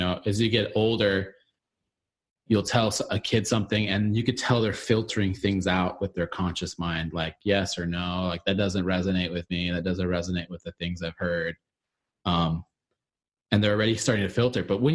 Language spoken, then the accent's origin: English; Arizona, United States; I'm like, you know, we grew up in Arizona. I don't think I ever saw the snow as a kid.